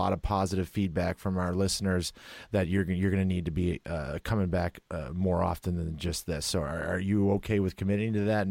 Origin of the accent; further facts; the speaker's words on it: Midwest, United States; But I grew up in the Midwest. I've always loved watching Kansas.